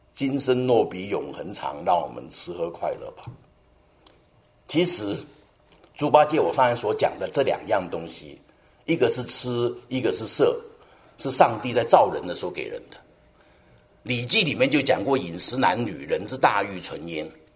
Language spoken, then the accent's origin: Chinese; China; 我们中国人呢，什么都吃，大小通通要，死活不管